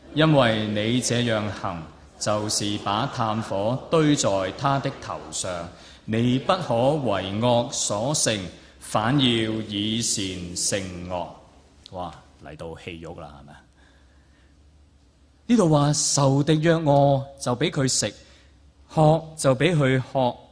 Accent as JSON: {"language": "Cantonese", "country": "Hong Kong", "said": "我作为牧师，作为香港人。"}